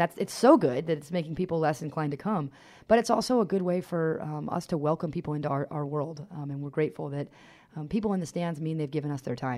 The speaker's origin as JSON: {"language": "English", "region": "New Hampshire", "country": "United States", "said": "because I'm from New Hampshire"}